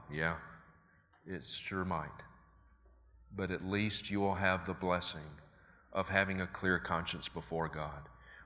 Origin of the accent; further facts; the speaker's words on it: Mississippi, United States; And I grew up in Mississippi. I'm from the Deep South. And I grew up in, it's the buckle of the Bible Belt, if you will.